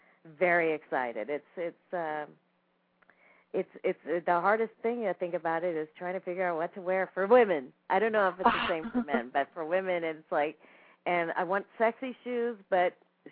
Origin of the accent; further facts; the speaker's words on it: California, United States; born and raised in California also.